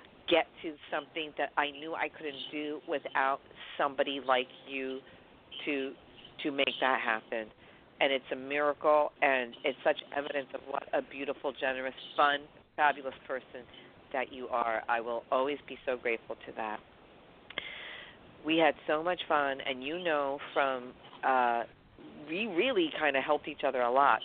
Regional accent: New York, United States; I'm a New Yorker, so excuse me for not knowing from a car.

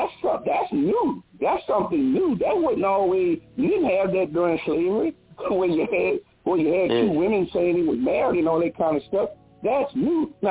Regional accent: New Orleans, Louisiana, United States; You know, at one time, like I'm from New Orleans, and a lot of New Orleans people in the 1940s and 50s, they all went to California.

